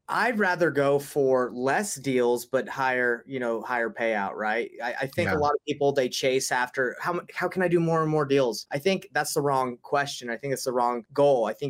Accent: United States; I'm obviously American, but when the money exchanges to Canada

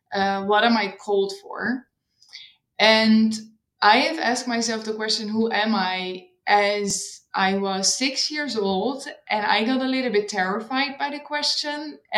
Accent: Netherlands; now in Berlin, Germany; which is sounds also very Dutch. So I'm from the Netherlands. I've been in Berlin like 3 years ago

